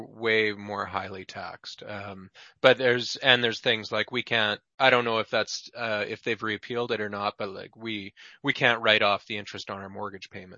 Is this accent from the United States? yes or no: no; Canada; We are a highly taxed populace though in Canada relative to the U.S.